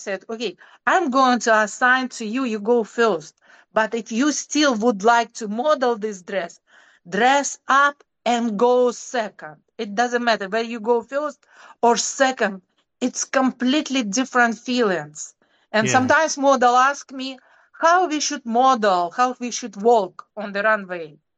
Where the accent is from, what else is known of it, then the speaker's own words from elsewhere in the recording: Japan; English is a second language; also born or lived in New York; now in United States; Then we came to, for example, I came to US and from Japan, and it was a little bit different.